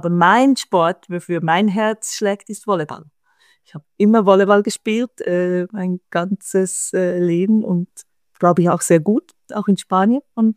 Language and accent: German; Switzerland; Also ich bin Schweizerin. Das macht mich aus. Das hört man auch, wenn ich spreche, denke ich. Obwohl ich eine der wenigen Schweizerinnen bin, die sehr gerne Deutsch sprechen.